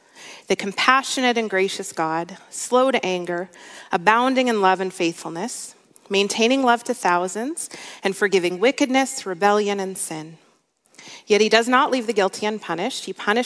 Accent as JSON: {"language": "English", "region": "Minnesota", "country": "United States", "tie": "born or raised there", "said": "I grew up in Minnesota, and Target started in Minnesota."}